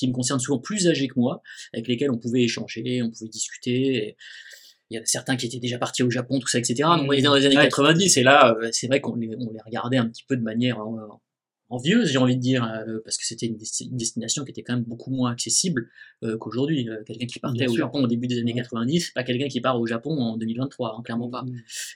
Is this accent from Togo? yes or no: no; Nice, Provence-Alpes-Côte d'Azur, France; Donc, moi je suis originaire de Nice